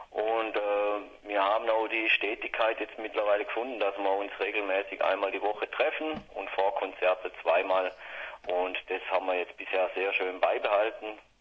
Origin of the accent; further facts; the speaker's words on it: Schaffhausen, Switzerland; Ja, das hört man wahrscheinlich an meinem Dialekt, der sehr untypisch schweizerdeutsch klingt. Ich komme auch aus der Grenzregion aus Deutschland und ja, bei uns jetzt im Städtchen Schaffhausen, da spürt man noch nicht so den Schweizer Spracheinschlag